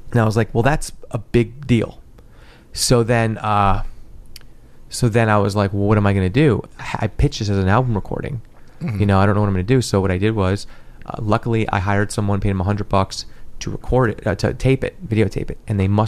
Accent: New York, United States; And, you know, because I'm from New York.

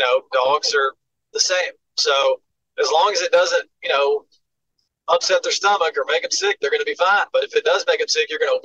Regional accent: Haleyville, Alabama, United States; because I'm from Haleyville. Yeah. Anybody listed from Haleyville.

